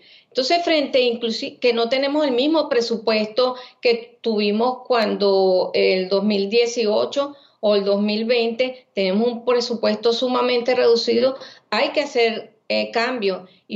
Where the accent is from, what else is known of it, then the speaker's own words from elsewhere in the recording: Venezuela; yo, por ejemplo, que soy médico venezolana